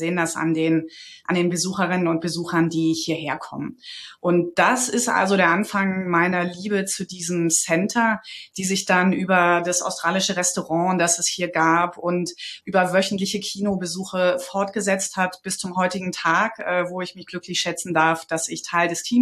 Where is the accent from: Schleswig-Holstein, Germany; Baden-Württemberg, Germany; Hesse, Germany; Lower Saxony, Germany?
Schleswig-Holstein, Germany; Kiel; deswegen ist das neben meiner Heimat Kiel so meine zweite Heimat und meine zweite Lieblingsstadt in Deutschland